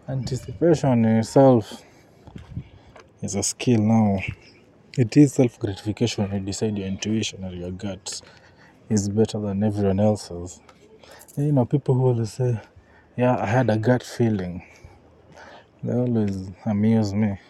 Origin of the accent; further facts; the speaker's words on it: Kenya; I am neither Japanese nor Greek. I am Kenyan.